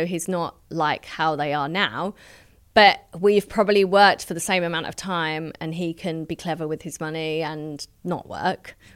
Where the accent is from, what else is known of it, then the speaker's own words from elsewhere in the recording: United Kingdom; we're British. We don't do that.